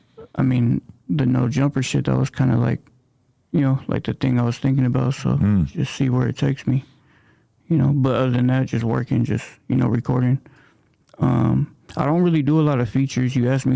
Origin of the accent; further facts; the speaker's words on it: California, United States; I'm from Northern Cali.